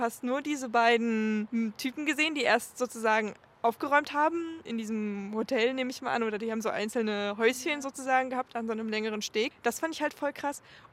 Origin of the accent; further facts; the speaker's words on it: Leipzig, Saxony, Germany; ich bin ja auch so als Leipzigerin aufgewachsen